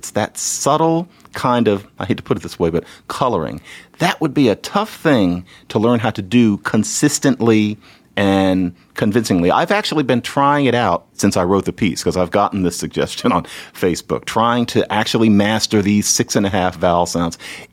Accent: Philadelphia, Pennsylvania, United States; but that is the only thing that tips anybody off that I'm from Philadelphia.

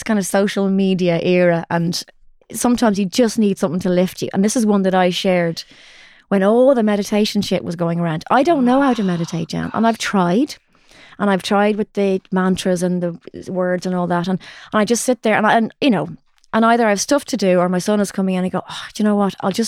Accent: Ireland; as Irish people, we're meant to hold on to this

